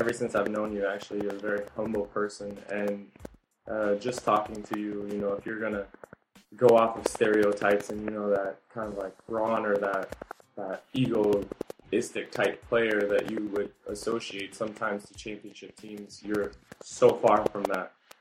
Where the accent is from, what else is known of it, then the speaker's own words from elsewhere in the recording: St. Louis, Missouri, United States; I grew up 15th in South St. Louis